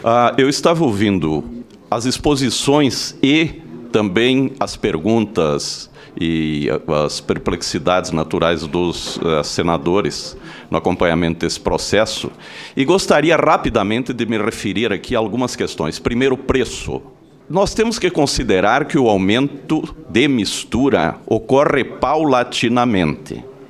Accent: Erebango, Rio Grande do Sul, Brazil; eu sou natural de Erebango, interior do Rio Grande do Sul, que tem 3 mil habitantes

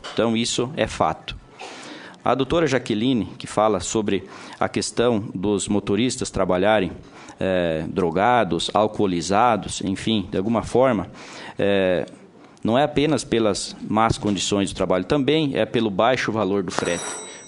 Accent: Rio Grande do Sul, Brazil; now in Mato Grosso, Brazil; Eu sou gaúcho, estou no Mato Grosso há alguns anos lá

